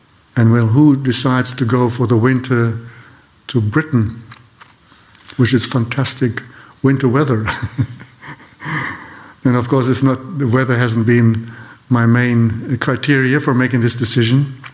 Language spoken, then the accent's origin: English; Switzerland; first language German; English is a second language; now in United States; And I feel very much connected with the environment in German part of Switzerland. That's my native language also, so all the teaching and so forth happens there, or most of it, not all of it, happens in German. And so I want to return